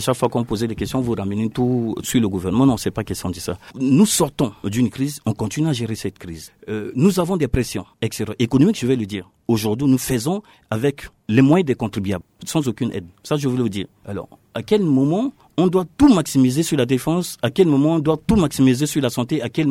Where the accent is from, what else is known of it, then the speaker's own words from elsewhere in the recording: Central African Republic; Nous sommes tous des Centrafricains.